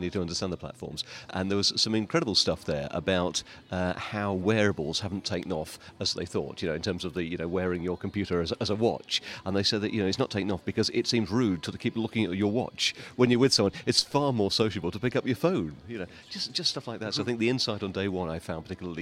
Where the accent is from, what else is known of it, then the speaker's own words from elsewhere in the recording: Nottingham, East Midlands, United Kingdom; Much as I love Nottingham, my hometown, and you spent many years there, Trevor, that festival didn't feel quite right there.